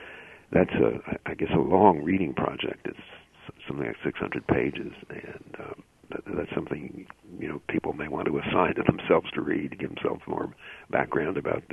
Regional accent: Perth Amboy, New Jersey, United States; landed on the beach at my hometown, Perth Amboy, New Jersey

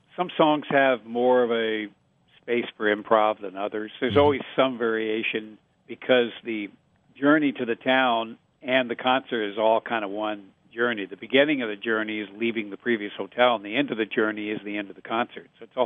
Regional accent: Montana, United States; Growing up in Montana, it's like the seasons are very distinct

